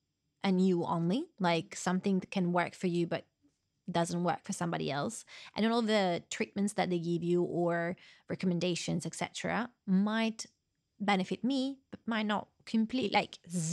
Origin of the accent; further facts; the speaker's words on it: Italy; There's so many things that we're trying to achieve there that we didn't have when we were growing up in Italy.